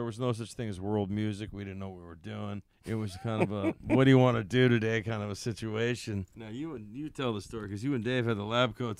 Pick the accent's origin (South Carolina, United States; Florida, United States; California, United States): California, United States; North Hollywood; We're from North Hollywood.